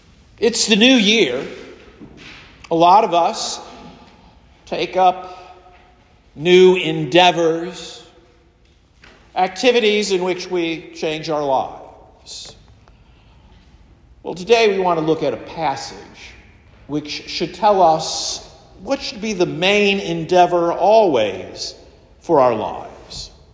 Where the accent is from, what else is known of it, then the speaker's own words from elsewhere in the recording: Colonial Heights, Virginia, United States; Now, in my hometown of Colonial Heights, Virginia, Colonial Heights Baptist Church used to meet in a traditional building.